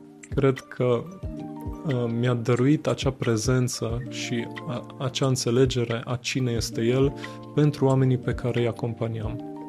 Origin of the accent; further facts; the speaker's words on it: Timișoara, Timiș County, Romania; Cel puțin când ajung în Timișoara, în orașul meu natal, mă simt ca în rai. Îmi văd locurile natale, îmi văd prietenii.